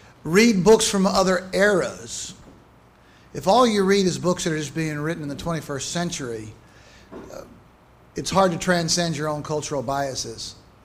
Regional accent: United States; I think freed me from a lot of prejudices that I had as an American

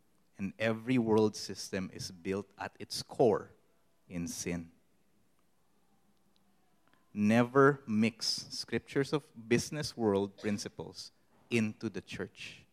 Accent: Philippines; I've had to become keenly aware of our natural instincts as Filipino.

